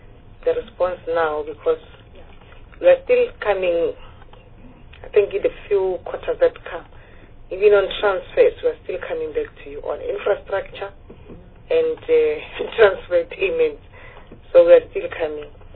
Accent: Rustenburg, North West, South Africa; you know, Rustenburg, it's my hometown. It's my hometown.

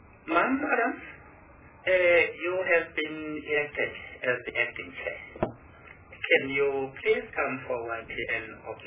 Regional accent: Limpopo, South Africa; a member of this committee of tourism from Limpopo Province.

